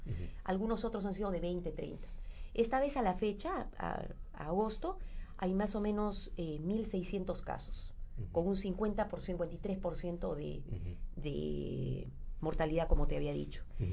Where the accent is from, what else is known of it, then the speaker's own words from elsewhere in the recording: Peru; creo que como país y como peruanos tenemos que pensar